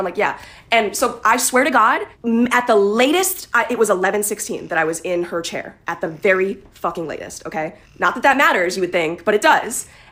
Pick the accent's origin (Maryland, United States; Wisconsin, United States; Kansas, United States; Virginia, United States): Wisconsin, United States; now in Los Angeles, United States; Like, I come from Wisconsin. Maybe things are just different here in California